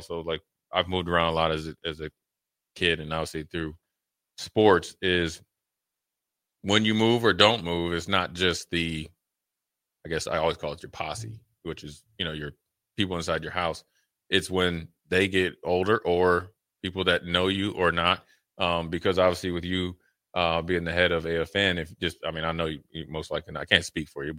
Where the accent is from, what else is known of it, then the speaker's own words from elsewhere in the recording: Minnesota, United States; obviously I'm from Minnesota